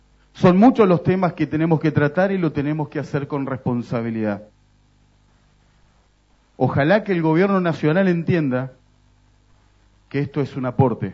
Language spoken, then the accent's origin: Spanish; Argentina; Como argentinos de bien, queremos que al gobierno nacional le vaya bien